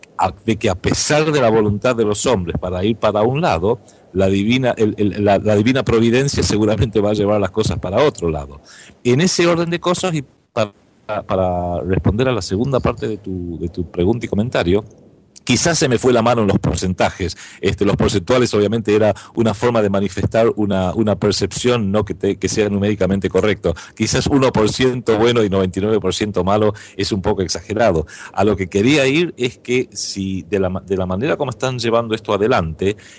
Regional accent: Argentina

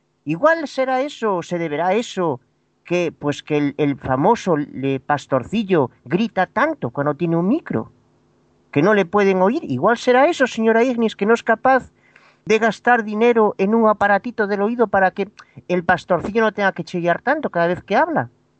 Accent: Vigo, Galicia, Spain; now in United States; yo soy de Vigo y aquí en la Florida

